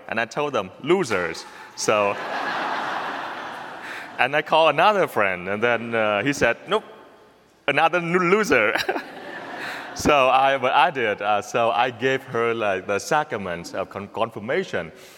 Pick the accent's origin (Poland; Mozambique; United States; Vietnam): Vietnam; moved away; I grew up in Vietnam, the communist country.